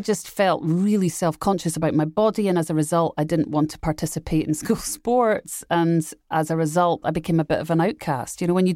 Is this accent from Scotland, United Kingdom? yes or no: yes; Edinburgh, Scotland, United Kingdom; Well, I grew up in Edinburgh, Scotland, which is, you know, a small island, basically.